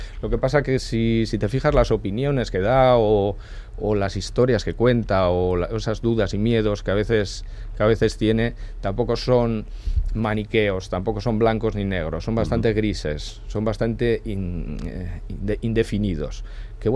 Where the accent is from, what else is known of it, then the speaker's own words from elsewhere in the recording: Abanto y Zierbena, Basque Country, Spain; Sí, bueno, soy de Abanto y Ciervana, ya sabes.